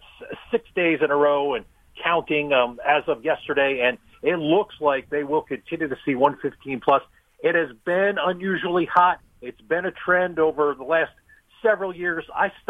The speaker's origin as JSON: {"language": "English", "region": "New York", "country": "United States", "tie": "born or raised there", "said": "Back closer to my hometown up in upstate New York, Lake George, absolutely beautiful."}